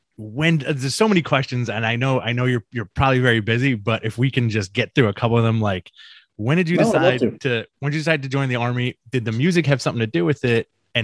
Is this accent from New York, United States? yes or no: yes; New York, United States; And it was like, for me, cause I grew up in New York, I'm like, this is amazing.